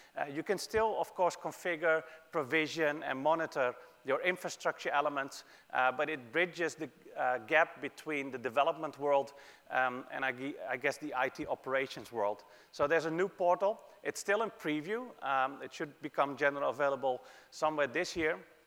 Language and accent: English; Netherlands; I'm from the Netherlands.